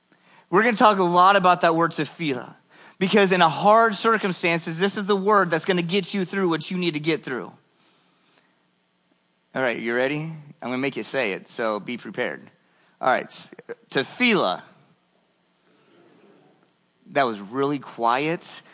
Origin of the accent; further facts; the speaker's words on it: Decatur, Illinois, United States; I'm originally from Decatur, Illinois, but throughout life I've moved here and there and everywhere else.